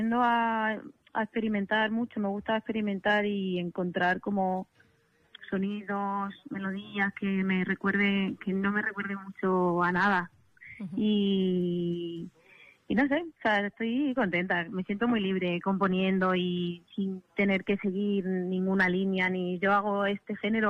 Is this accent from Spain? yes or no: yes; Extremadura, Spain; muchos conciertos en Extremadura y estoy muy contenta porque he recibido mucho cariño de la gente de mi tierra